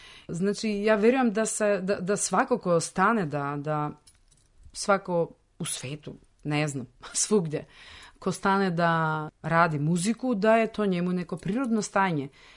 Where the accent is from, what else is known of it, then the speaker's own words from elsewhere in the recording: North Macedonia; znači, mi nismo iz Francuske, mi smo iz Makedonije.